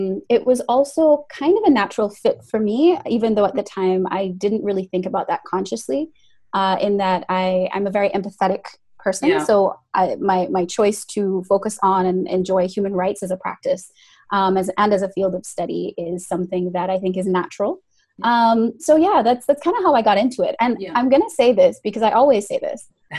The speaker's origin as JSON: {"language": "English", "country": "Antigua & Barbuda", "tie": "born or raised there", "said": "My dad was actually born in England, but he moved to Antigua when he was 10. And he's been living there ever since. So I was born and raised in Antigua."}